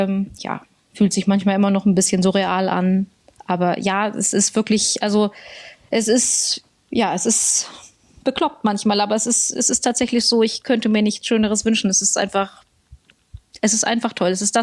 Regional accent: Garbsen, Lower Saxony, Germany; Ja, ich bin in Hannover geboren und komme aus Garbsen.

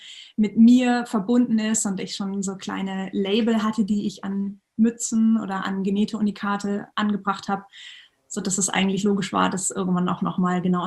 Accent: Schleswig-Holstein, Germany; bin jetzt aber wieder zurück in meiner Heimat Schleswig-Holstein.

